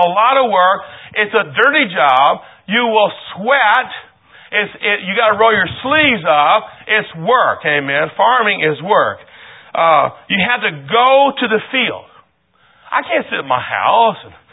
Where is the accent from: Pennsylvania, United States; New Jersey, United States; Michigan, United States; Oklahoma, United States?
Michigan, United States; I was raised in Michigan on a farm. So I'm kind of going back to my roots in Rogers in a way.